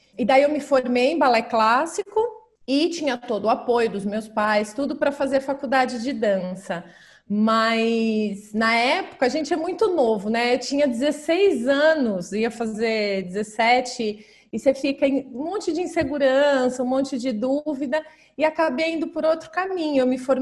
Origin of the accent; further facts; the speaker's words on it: São Paulo, Brazil; Eu sou do interior de São Paulo.